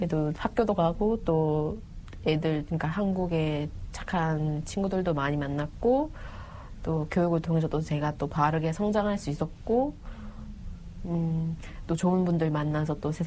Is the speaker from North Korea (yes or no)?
yes; North Korea; now in South Korea